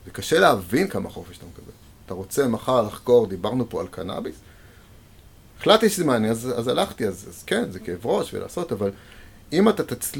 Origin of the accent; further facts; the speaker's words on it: Jerusalem, Jerusalem District, Israel; אני ירושלמי